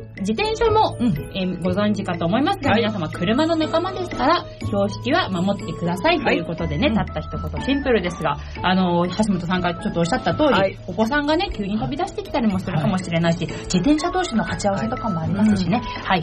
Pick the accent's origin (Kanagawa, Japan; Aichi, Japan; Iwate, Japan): Kanagawa, Japan; Kashimada; 私、鹿島田出身なもので、はい、はい、鹿島田のこと、まあ、よく存じておりますが